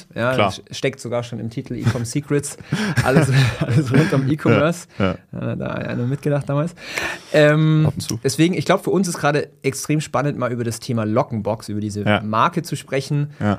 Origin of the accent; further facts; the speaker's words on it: Ulm, Baden-Württemberg, Germany; accent: Swabian; ich komme ja auch aus der Ulmer Gegend, also ich komme auch Schwäbisch-Schwätzer. Manchmal kommt es durch, aber ich bin professionell und lasse es eher auf Hochdeutsch.